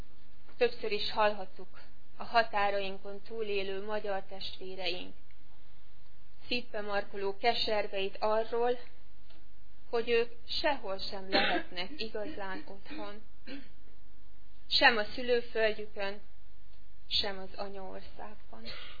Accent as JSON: {"language": "Hungarian", "country": "Hungary", "tie": "born there", "said": "Biztos jobban megértik, mint mi, akik itt születtünk az anyaországban"}